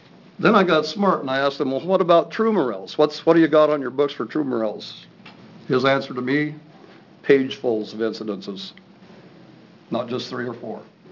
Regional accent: Oregon, United States; I grew up in Northeast Oregon, born and raised, and we harvested verpa mushrooms.

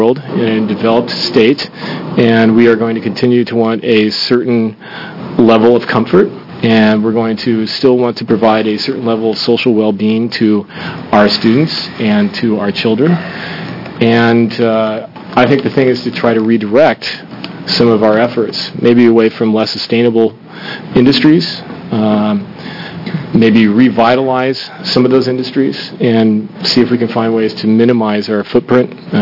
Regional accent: Oregon, United States; Growing up in Oregon and coming from kind of a farming and forestry background

